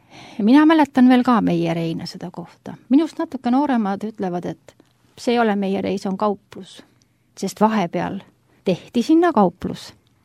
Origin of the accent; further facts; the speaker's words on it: Järva County, Estonia; Mina ka maa inimene. Ja mina olen Järvamaalt pärit